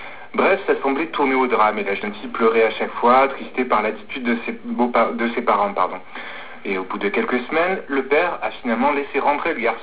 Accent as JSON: {"language": "French", "country": "France", "said": "c'est quelque chose que j'ai du mal à comprendre en tant que Français"}